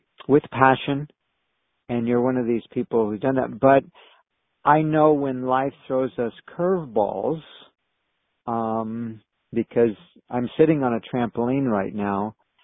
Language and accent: English; Oregon, United States; also born or lived in Texas; people in Texas, they thought I was from British Columbia because I knew how to say certain words a certain way, and they always assumed I was from Vancouver or Victoria or, Kelowna, and I thought, okay, if that makes you feel better. I wasn't as proud of Oregon back then.